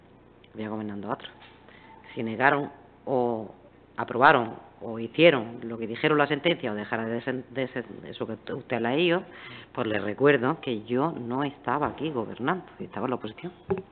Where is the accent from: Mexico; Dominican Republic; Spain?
Spain; Níjar, Andalusia; porque soy de Níjar, no como algunos que vienen de Barcelona, a darnos lecciones.